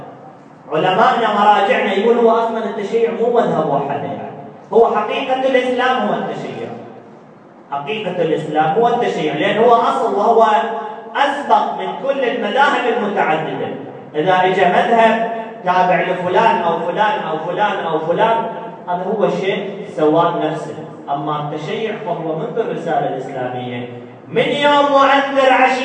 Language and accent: Arabic; Nasiriyah, Dhi Qar, Iraq; أنا هم نشئتي ولادتي بالناصرية بريف الشيوخ بالكامل.